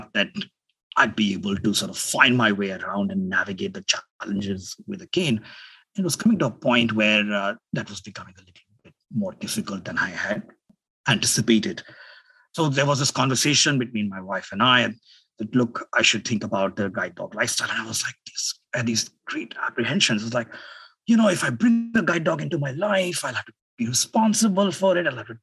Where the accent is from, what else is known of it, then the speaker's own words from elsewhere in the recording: India; moved away as an adult; now in United States; I grew up in India, got a fellowship to study in England, and got my PhD from the University of Michigan.